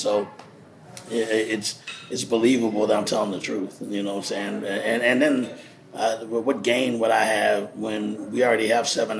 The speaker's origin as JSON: {"language": "English", "region": "Texas", "country": "United States", "lives_now": "New York, United States", "said": "And, you know, everybody knows I'm from Texas originally."}